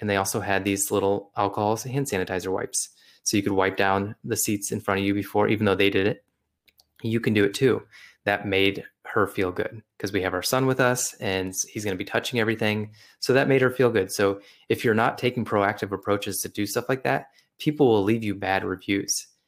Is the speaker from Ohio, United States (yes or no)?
yes; Toledo, Ohio, United States; I'm back in Ohio. I'm back in my hometown of around Toledo, Ohio, and we're visiting my in-laws right now.